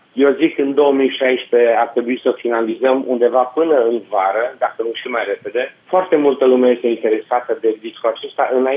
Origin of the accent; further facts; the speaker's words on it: Cluj-Napoca, Cluj County, Romania; Toți sunt din București, doar eu și Leluț suntem din Cluj.